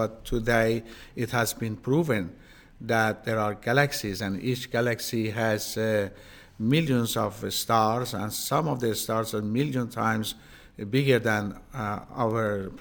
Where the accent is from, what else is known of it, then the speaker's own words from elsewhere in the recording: Australia; I come from Australia. I have actually lived in four continents of the world, and I have traveled extensively around the world.